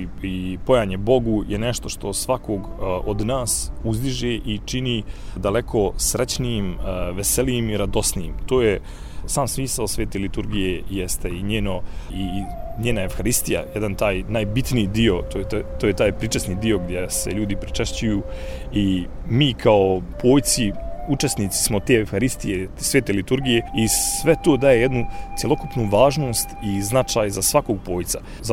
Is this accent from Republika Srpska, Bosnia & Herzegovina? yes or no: no; Ilijaš, Federation of Bosnia and Herzegovina, Bosnia & Herzegovina; prema svom rodnom kraju, dakle potičem Ilijaš Podlugovi, i da zapjevam nešto vezano za svoj rodni kraj